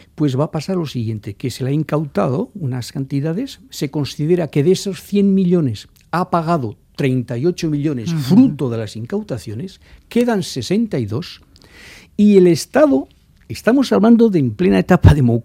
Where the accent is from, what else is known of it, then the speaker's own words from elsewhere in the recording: San Sebastián, Basque Country, Spain; now in Bilbao, Spain; yo soy guipuzcoano de Donosti, sí.